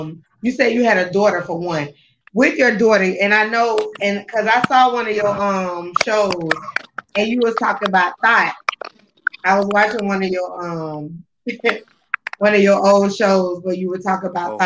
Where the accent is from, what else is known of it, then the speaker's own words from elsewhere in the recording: Tallahassee, Florida, United States; because I'm right here from Tallahassee.